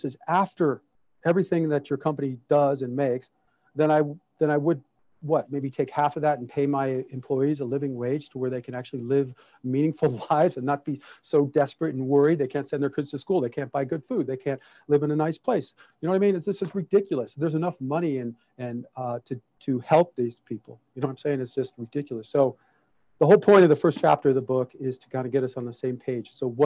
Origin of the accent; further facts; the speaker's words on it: Detroit, Michigan, United States; born there; I was born in Detroit.